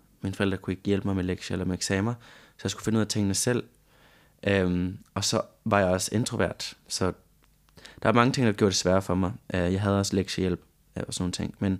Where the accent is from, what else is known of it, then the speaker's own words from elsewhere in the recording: Barcelona, Catalonia, Spain; Danish is a second language; Jeg er blevet født i... Midt i sådan en indre by-agtig... Midt i Barcelona.